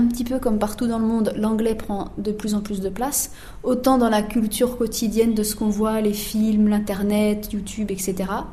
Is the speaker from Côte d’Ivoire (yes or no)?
yes; Côte d’Ivoire; also born or lived in Lebanon; Moi, je suis née au Liban pendant l'invasion israélienne. Donc en 1978, bien sûr, on est reparti en Afrique et voilà, j'ai vécu mon enfance en Côte d'Ivoire.